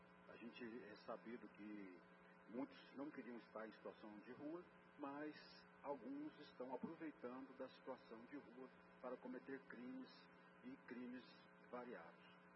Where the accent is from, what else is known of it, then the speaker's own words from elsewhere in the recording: Anápolis, Goiás, Brazil; principalmente eu que sou de Anápolis aqui